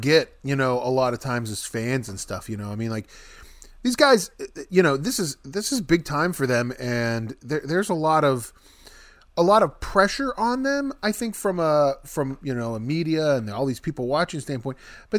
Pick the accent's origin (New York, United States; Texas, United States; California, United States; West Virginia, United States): West Virginia, United States; We're from West Virginia. You're not.